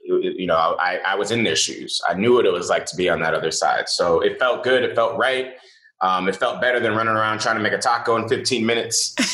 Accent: Bronx, New York, United States; Well, yeah, I grew up in the Bronx. My mom, she operated a catering company out of our one bedroom apartment.

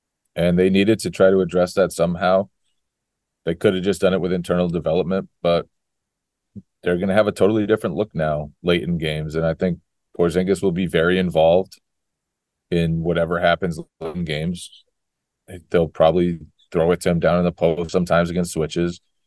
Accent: Massachusetts, United States; I am not a Berkshire folk. But I am from Western Mass.

